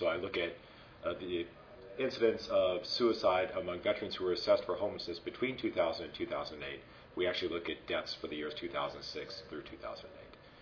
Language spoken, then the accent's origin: English; East Coast, United States; So fortunately, I'm from the East Coast, and I speak fast anyway